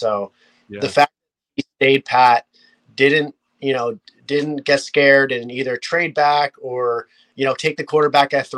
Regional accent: New Jersey, United States; Actually, I grew up in the Central Jersey, so I had Jets and Giants games playing all the time.

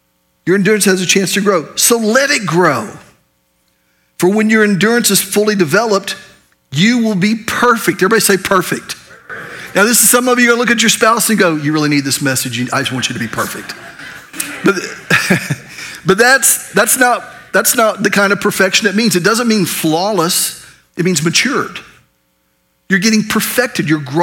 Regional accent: Oklahoma, United States; I'm from Oklahoma. And proud of it, I'm as Okie as they get. Call me an Okie, I'm not insulted, I'm high-fiving you.

